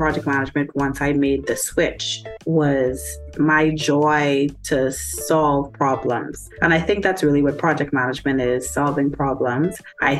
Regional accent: Bahamas; I consider myself a Bahamian, like you mentioned. I'm from the Bahamas, which is, to me, in the Caribbean.

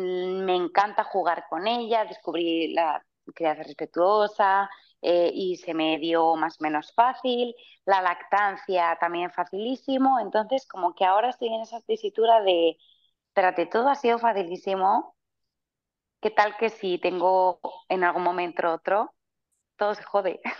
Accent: Spain; yo soy española y hablo muy mal

